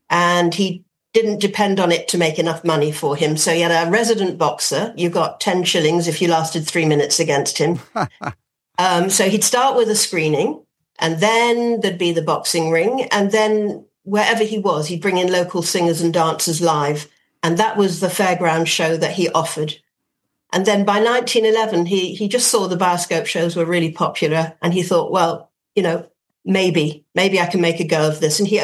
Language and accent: English; Dublin, Leinster, Ireland; accent: Dublin; And Dublin in those days, as you can hear from my accent, I shouldn't be telling you.